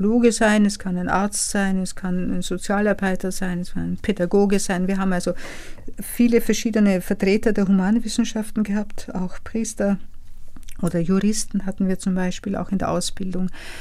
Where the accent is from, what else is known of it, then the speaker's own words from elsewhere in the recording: Vienna, Austria; also born or lived in Germany; Ja, ich bin Wienerin und mein Mann ist auch Österreicher. Und wie wir in Ruhestand gegangen sind, sind wir einfach in die Heimat zurückgezogen. Es ist immer irgendwie unsere Heimat geblieben